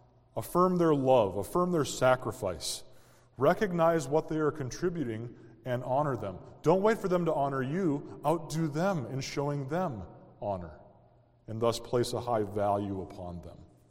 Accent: New Ulm, Minnesota, United States; One song we grew up singing in New Ulm was called

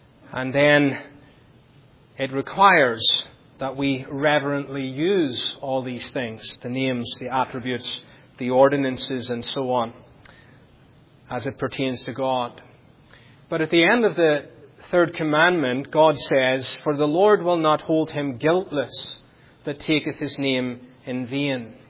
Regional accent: United Kingdom; I grew up in the United Kingdom, as you know, under the long reign of Queen Elizabeth II.

